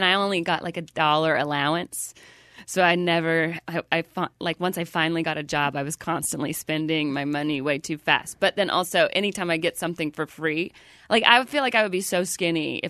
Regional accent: Calhoun, Georgia, United States; In Calhoun, Georgia. We have a Nike outlet.

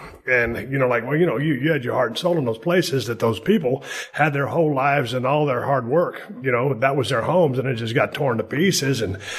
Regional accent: Edna, Texas, United States; growing up in Edna, Victoria, and always going down there to Port O'Connor and Rockport too

